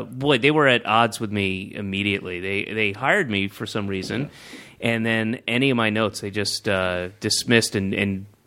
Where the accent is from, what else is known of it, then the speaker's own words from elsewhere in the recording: Southern US, United States; He is, you know, I grew up in the South, and he is the epitome of that kind of white Baptist kind of like, his voice is like this.